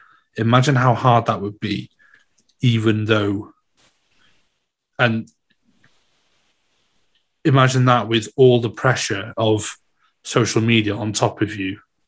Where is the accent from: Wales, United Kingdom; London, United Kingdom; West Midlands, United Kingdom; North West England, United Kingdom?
Wales, United Kingdom; For our audio listeners, I'm Welsh and I wear my heart on my sleeve.